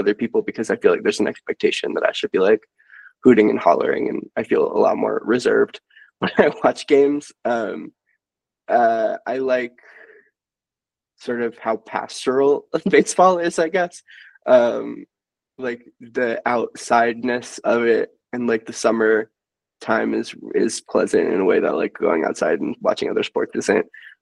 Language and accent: English; Pittsburgh, Pennsylvania, United States; I'm from Pittsburgh, which is like so sporty, and the Pirates are not a good team, but like you have to root for them if you live there.